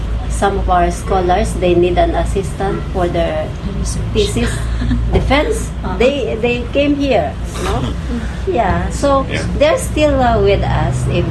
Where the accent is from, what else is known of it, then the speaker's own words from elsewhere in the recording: Novaliches, Metro Manila, Philippines; Yes, I am from Novaliches.